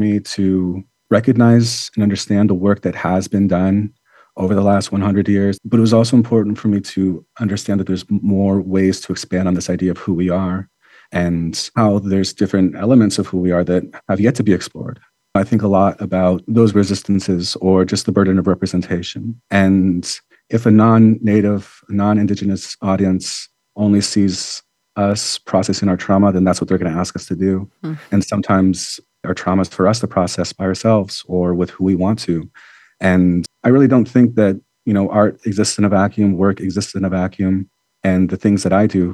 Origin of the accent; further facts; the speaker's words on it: Ferndale, United States; And growing up in Ferndale, I was surrounded by family, and that really shaped how I view the world